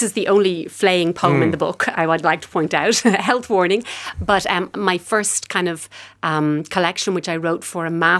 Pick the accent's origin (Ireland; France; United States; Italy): Ireland; The situation in Kashmir, as an Irish person, anywhere there's a border, anywhere there's a minority, I think we as Irish people will always tune in and try to understand what's going on.